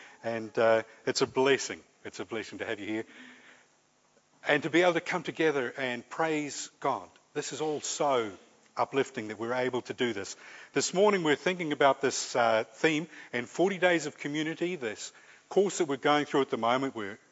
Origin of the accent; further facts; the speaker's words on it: Ireland; now in New Zealand; I remember when our family came to New Zealand, although we came from Ireland, pretty much you could sort of say an English-speaking country, although we came from Ireland, we still got together with other Irish people.